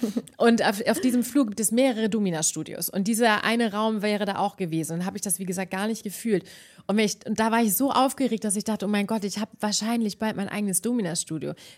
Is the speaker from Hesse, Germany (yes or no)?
no; Himmelpforten, Lower Saxony, Germany; moved away as an adult; also born or lived in London; now in Hamburg, Germany; ich bin auch nur ein kleines Mädchen vom Dorf, ne? Ich komme aus Himmelpforten. Ich bin mit 19, weil ich in meiner Dorfdisco Hainbokel einen Jungen aus Hamburg kennengelernt habe, wegen dem nach Hamburg gezogen